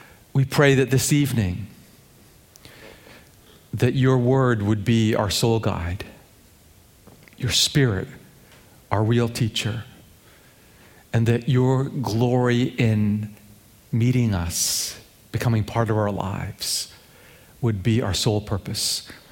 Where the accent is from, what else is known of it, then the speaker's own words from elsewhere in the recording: England, United Kingdom; was a young boy growing up in England, I had a fantasy.